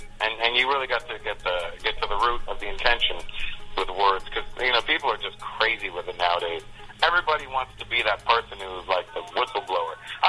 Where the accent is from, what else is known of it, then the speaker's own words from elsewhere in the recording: Canada; being a Canadian, we have a great way of looking at the world because we're outsiders